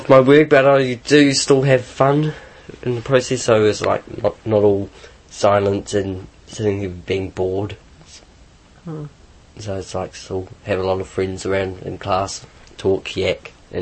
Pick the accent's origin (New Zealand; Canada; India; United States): New Zealand; Masterton, Wellington; Masterton.